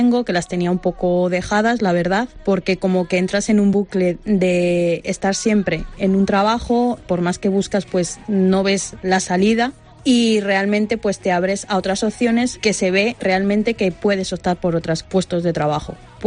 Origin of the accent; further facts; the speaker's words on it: Guadalajara, Castilla-La Mancha, Spain; soy de aquí de Guadalajara de toda la vida.